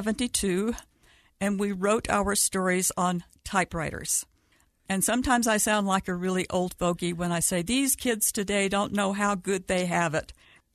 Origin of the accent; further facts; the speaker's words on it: Georgia, United States; My home state of Georgia had one stake in Atlanta, and now there are several stakes in the Atlanta area, as well as a temple. In my little hometown, I grew up in a town that had about 800 people called Uvalde